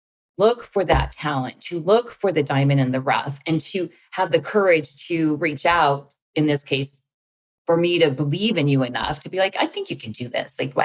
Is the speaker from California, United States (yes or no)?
yes; California, United States; And you know, I'm from California. I don't wear boots so much.